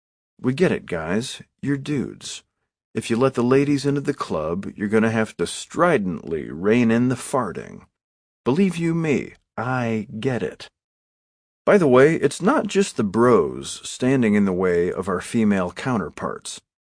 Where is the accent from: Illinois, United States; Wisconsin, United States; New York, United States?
Illinois, United States; ran for a congressional seat in Illinois, my home state, to my shame.